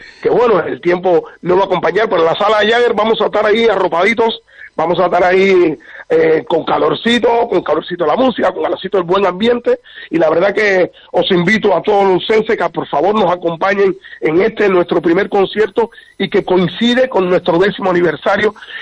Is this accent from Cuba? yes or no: yes; Cuba; moved away; recuerdo que en el año 98, cuando vine de Cuba